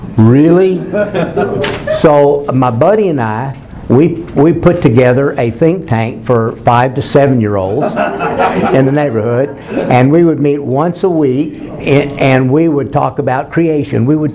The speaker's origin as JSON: {"language": "English", "town": "Norman", "region": "Oklahoma", "country": "United States", "tie": "born there", "said": "Yeah, I was born in Norman."}